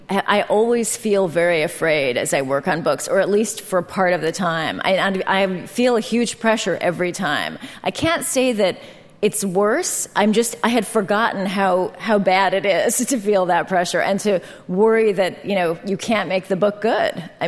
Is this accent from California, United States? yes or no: yes; San Francisco, California, United States; I mean, I grew up in San Francisco, so if I was in Europe, it was a 9-hour time difference